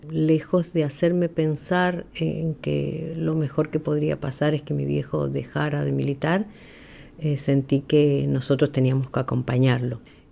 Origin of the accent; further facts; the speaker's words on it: Santiago del Estero, Argentina; El recuerdo que tengo es de una chica de 12 años, cuyo padre ya no vivía con nosotros en la casa, en nuestra casa de Santiago del Estero.